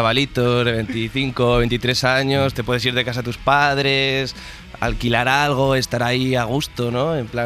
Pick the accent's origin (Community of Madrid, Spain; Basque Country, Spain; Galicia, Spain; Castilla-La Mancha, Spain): Community of Madrid, Spain; Pozuelo de Alarcón; Yo soy el pijo de Pozuelo.